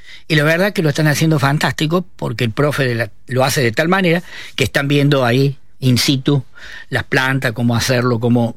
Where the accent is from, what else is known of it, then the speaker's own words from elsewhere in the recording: Córdoba, Argentina; Digo, porque yo soy de Tercero Arriba.